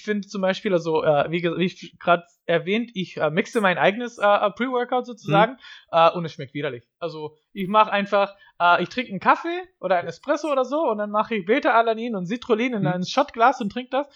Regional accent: United States; Und ich bin in den USA geboren und aufgewachsen

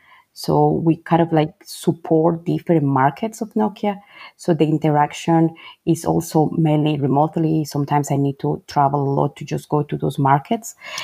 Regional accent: Colombia; English is a second language; moved away as an adult; also born or lived in United States; now in Finland; I'm from Colombia.

